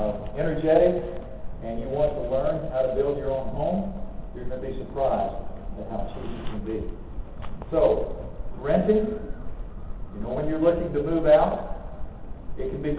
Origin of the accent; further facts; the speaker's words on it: Georgia, United States; moved away; I was born and raised in Georgia, where it's real hot. So we live within 100 miles of Canada